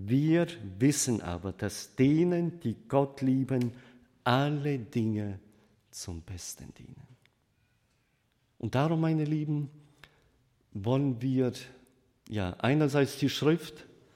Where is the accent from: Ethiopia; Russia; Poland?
Russia; Prokopyevsk, Kemerovo Oblast; moved away; Ich bin in Prokopjews in Sibirien aufgewachsen